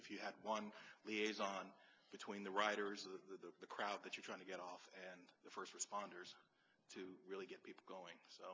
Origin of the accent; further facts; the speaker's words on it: Orlando, Florida, United States; I'm from Orlando, so when there's an emergency drill, it involves